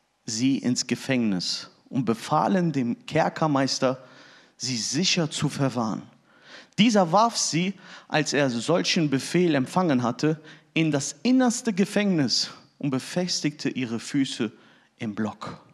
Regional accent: Turkey; Hey, ich bin Türke, Leute.

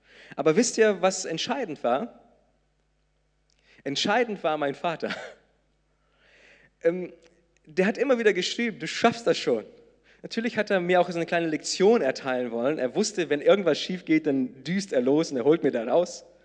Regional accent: South Region, Brazil; German is a second language; now in Germany; Und an diesem Ort, wo ich aufgewachsen bin, das sind 10 Kilometer von diesem Riesenfluss, der Uruguay heißt.

